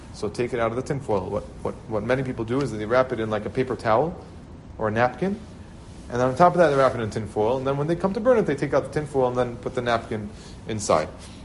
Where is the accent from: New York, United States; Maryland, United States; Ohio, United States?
New York, United States; Queens; I grew up in Queens in Kew Garden Hills, and Baruch Hashem, a lot of Jews there.